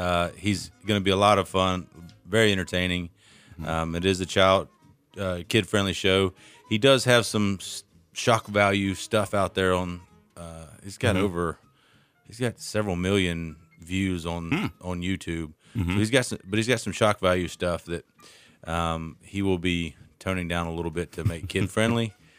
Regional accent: Virginia, United States; I grew up on Smith Mountain Lake in Virginia.

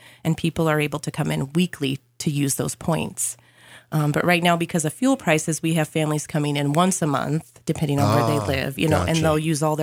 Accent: Boise, Idaho, United States; also born or lived in Spokane; previously, I had worked with homeless education over in Spokane, and then I'm originally from Boise

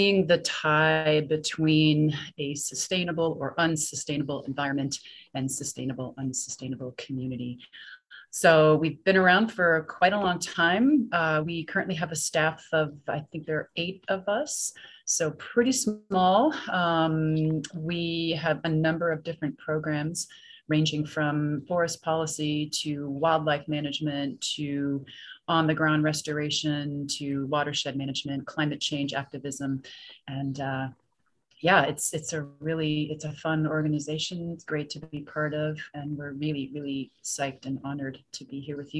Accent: New York, United States; also born or lived in West Africa / Southeast Alaska; I'm from New York originally, went to college in upstate New York, got a bachelor's in natural resources, and then spent roughly 4 years in the Peace Corps in West Africa doing agroforestry extension.

